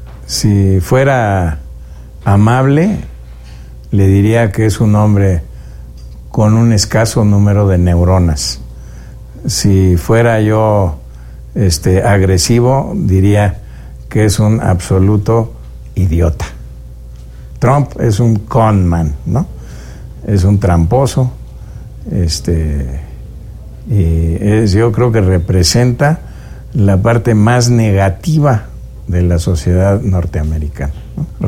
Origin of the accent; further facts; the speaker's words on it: Mexico; como mexicano uno se siente insultado